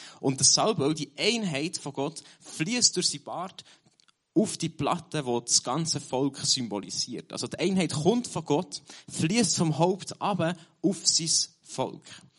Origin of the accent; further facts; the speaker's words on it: Bern, Switzerland; als jemand aus dem Berner Oberland